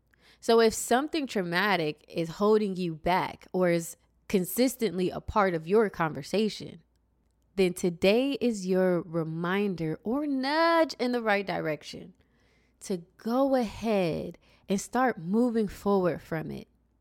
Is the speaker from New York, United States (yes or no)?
no; Columbus, Ohio, United States; I was born and raised in Columbus, Ohio.